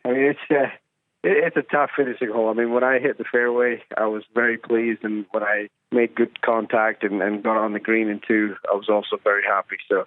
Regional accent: Scotland, United Kingdom; being a Scot, obviously getting into the Open Championship in Scotland is obviously massive

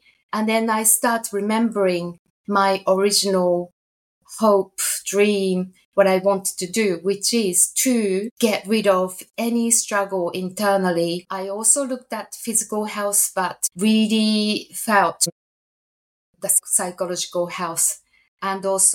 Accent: Japan; now in United Kingdom; So I'm originally from Japan. I had most of the first educations in Japan. Obviously, I have a Japanese parent.

